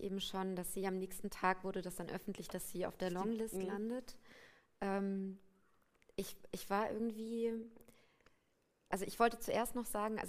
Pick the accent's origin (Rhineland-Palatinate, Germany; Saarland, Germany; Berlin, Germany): Rhineland-Palatinate, Germany; ich bin 85 geboren, aber wir sind beide in einem westdeutschen Dorf oder einer Kleinstadt aufgewachsen in Hessen oder Rheinland-Pfalz in meinem Fall.